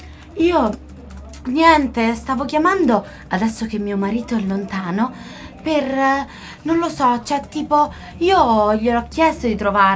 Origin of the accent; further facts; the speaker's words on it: Rome, Lazio, Italy; Tra l'altro vengo dai Parioli, cioè non so.